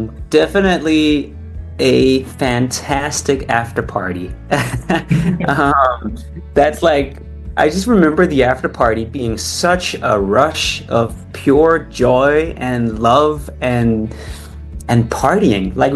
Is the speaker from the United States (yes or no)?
no; Denmark; and I'm from Denmark.